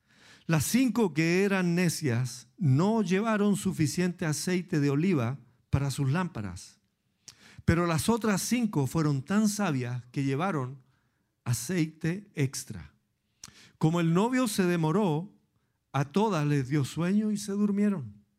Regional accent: Chile; Pero, aun cuando hemos tenido terremotos tremendos, 1906 en mi país, ¿no? En Chile, 1937, 1960, 1985.

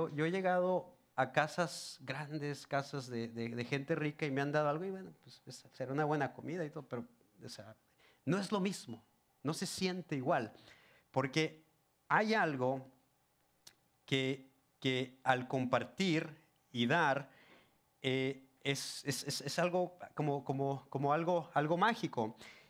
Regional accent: Monterrey, Nuevo León, Mexico; Y les digo, yo soy de Monterrey.

